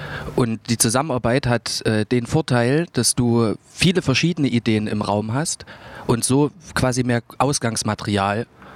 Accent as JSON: {"language": "German", "region": "Saxony", "country": "Germany", "said": "Ich komme ursprünglich auch aus den Randgebieten von Leipzig und bin aber schon immer Leipzig nah verbunden."}